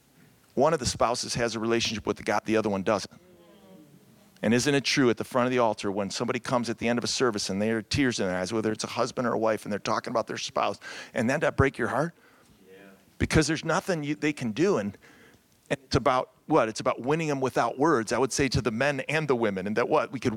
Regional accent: Cleveland, Ohio, United States; now in Chicago, United States; We both, when we got married, we're from Cleveland, Ohio, right down the road. And she went to separate, we went to separate colleges. We came to Chicago.

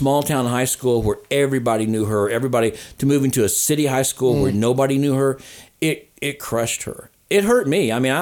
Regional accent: Chillicothe, Missouri, United States; When I grew up in Chillicothe, Missouri, a town of 10,000 people, a county seat town, and my dad was the pastor of the church there

